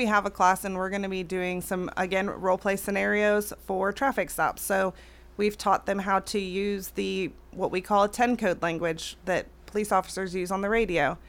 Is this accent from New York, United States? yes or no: no; Ohio, United States; moved away; I'm actually from Ohio, so I moved down here, and we didn't have a program like that up in Ohio.